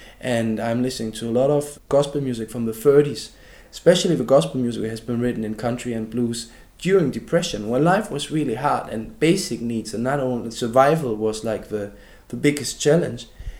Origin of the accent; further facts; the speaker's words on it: East Germany, Germany; English is a second language; And me as an example, I'm from East Germany.